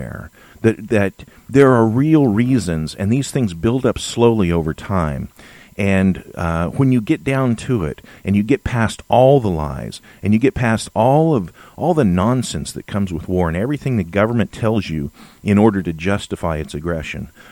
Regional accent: California, United States; born there; I'm not a Southerner. I'm not from the South. I was born in California.

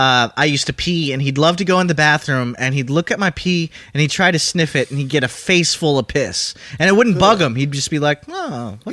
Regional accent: Houston, Texas, United States; Well, that's kind of what Houston's like. I grew up in Houston, and it's pretty sticky and hot.

